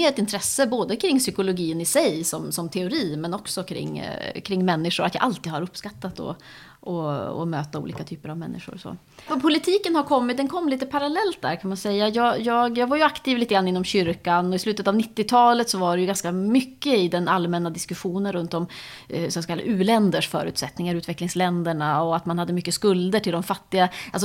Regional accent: Norrland, Sweden; Kanske jag kommer från norra Sverige, tycker det är viktigt att hela Sverige ska leva och så.

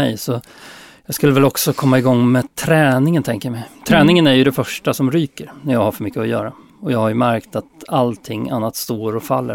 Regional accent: Norrköping, Östergötland, Sweden; Alltså jag kommer ju från Norrköping.

